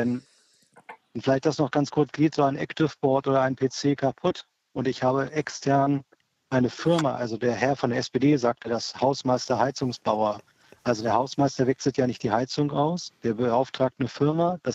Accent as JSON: {"language": "German", "region": "Lower Saxony", "country": "Germany", "said": "Ich komme aus dem Landkreis Harburg"}